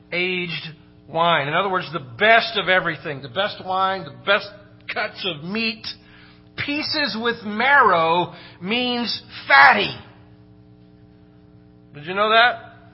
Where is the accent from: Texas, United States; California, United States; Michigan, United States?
Texas, United States; Longview; And I grew up in Longview, Texas, so he was a coach for the Longview Lobos, which I'm sure you've all heard of them.